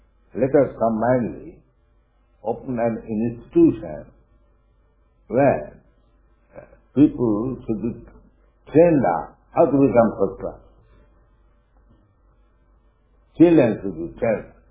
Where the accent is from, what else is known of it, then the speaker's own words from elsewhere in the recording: India; moved away as an adult; now in New York, United States; I came from India alone, New York, 1965.